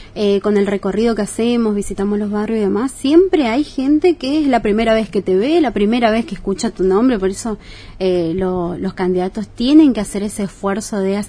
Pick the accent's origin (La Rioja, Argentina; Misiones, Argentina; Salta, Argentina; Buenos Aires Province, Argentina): Misiones, Argentina; Puerto Iguazú; born there; nací acá en Puerto Iguazú, tengo 32 años